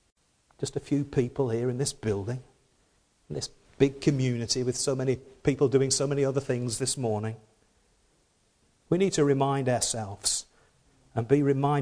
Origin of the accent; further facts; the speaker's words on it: Rochdale, North West England, United Kingdom; I'm from Rochdale in Lancashire on the Pennines, and we have some steep roads in Rochdale in the Pennines.